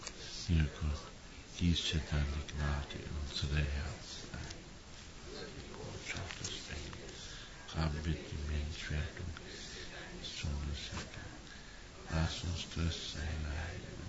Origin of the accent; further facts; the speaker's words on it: Vienna, Austria; Ich bin ein Wiener